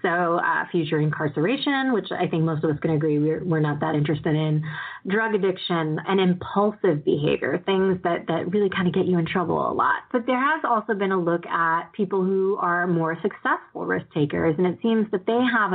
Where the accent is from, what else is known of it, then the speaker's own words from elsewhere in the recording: Northeast, United States; So I grew up in the Northeast. I went into New York City all the time. Even when I was 10, 11 years old, I was taking the subway by myself